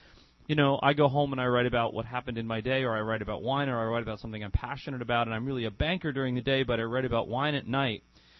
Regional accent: United States; I, as an American, get your newsletter.

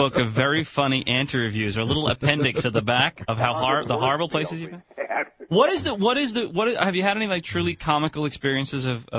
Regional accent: Orange, New Jersey, United States; and I'm originally from Orange.

